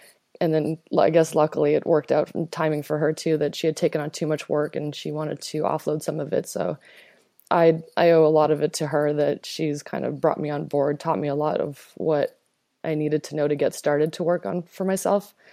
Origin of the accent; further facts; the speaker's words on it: Toronto, Ontario, Canada; also born or lived in Lithuania; So my mother and I emigrated from Lithuania during the Cold War to Toronto, and that's where I grew up.